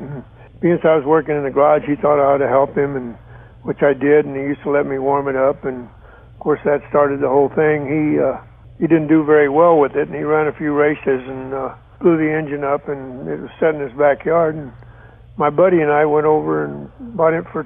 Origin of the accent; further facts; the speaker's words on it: Texarkana, Arkansas, United States; born there; now in Torrance, United States; I was born in Texarkana, Arkansas